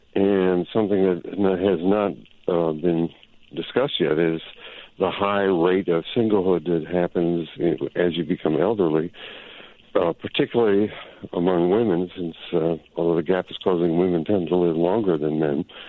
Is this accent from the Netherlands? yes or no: yes; Netherlands; I think at this age, I'm also from the Netherlands